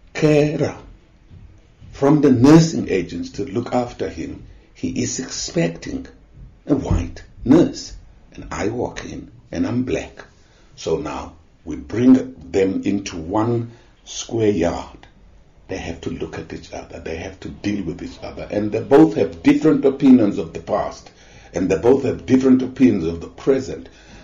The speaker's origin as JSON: {"language": "English", "town": "Port Elizabeth", "region": "Eastern Cape", "country": "South Africa", "said": "I come from Port Elizabeth. In 1820, the British settlers landed there."}